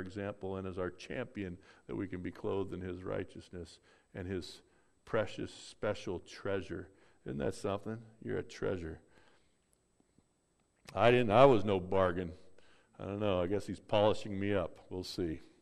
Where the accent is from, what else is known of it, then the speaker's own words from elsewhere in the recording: California, United States; It's far out. I'm a Californian.